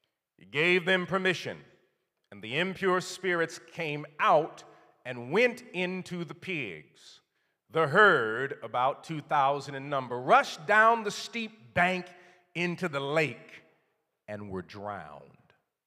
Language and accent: English; Cleveland, Ohio, United States; as a young boy growing up in Cleveland, Ohio, there was something that I absolutely loved.